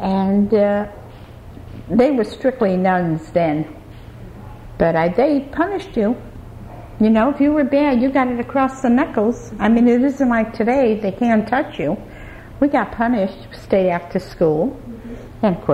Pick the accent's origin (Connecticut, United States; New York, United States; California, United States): Connecticut, United States; Bridgeport; born there; I was born in Bridgeport, Connecticut, on the east side.